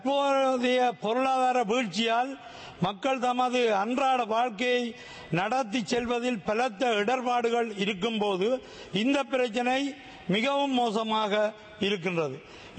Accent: Northern Province, Sri Lanka; நான் முல்லைத்தீவு மாவட்டத்தை சேர்ந்தவன். வன்னி தேர்தல் மாவட்டத்தை பிரதிநிதித்துவப்படுத்துவன்.

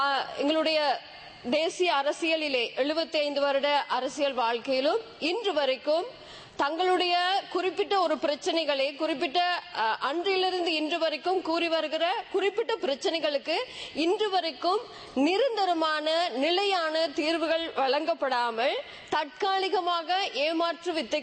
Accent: Sri Lanka; நாங்களும் இலங்கையர் என்ற ரீதியிலே தேசிய நீரோட்டத்தோடு இணைந்து

